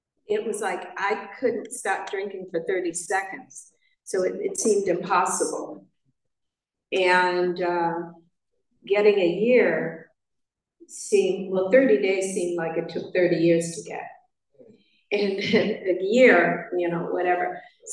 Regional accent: New York City, New York, United States; now in California, United States; And I'm from New York, born and raised in Harlem.

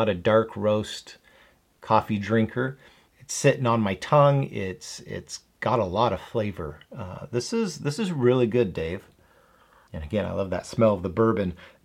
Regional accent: Demopolis, Alabama, United States; born there; I was born in Demopolis, Alabama. So my hometown, Demopolis, it was a place I spent many summers.

